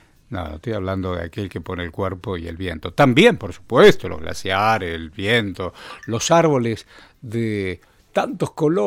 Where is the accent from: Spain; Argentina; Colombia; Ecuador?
Argentina